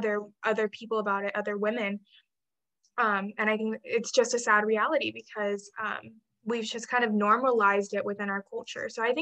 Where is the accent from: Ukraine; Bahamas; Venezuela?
Venezuela; I'm from Venezuela, so like talking about how relations between the United States and Venezuela has been a big thing for me forever.